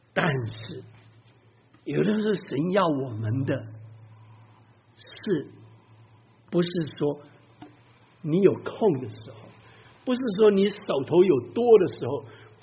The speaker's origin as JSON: {"language": "Chinese", "country": "China", "lives_now": "United States", "said": "像我们是中国人，也把我请去吃饭"}